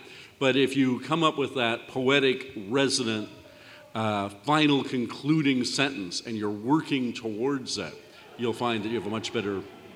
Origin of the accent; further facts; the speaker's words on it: Canada; just I'm from Canada.